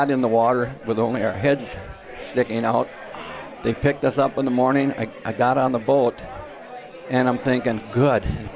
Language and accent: English; the North, United States